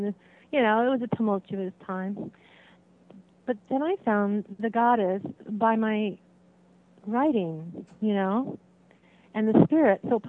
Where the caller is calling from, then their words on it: Santa Cruz, California, United States; in Santa Cruz.